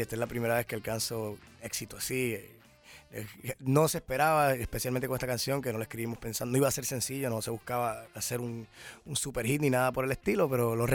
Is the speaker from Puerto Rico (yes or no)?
yes; Puerto Rico; todos estamos orgullosos, no solo como puertorriqueños, sino como latino también